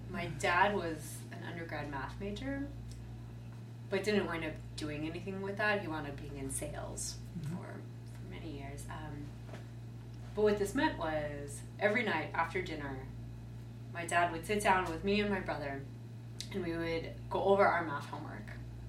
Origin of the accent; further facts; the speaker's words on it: California, United States; I grew up outside of Los Angeles, about 30 miles east of Los Angeles. My parents still live in the same town that I grew up